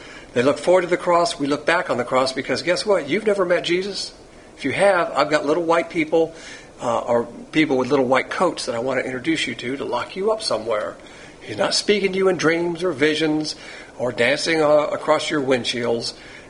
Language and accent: English; Alabama, United States; also born or lived in Florida; I was born in Florida, but I consider myself an Alabamian because I was raised in Alabama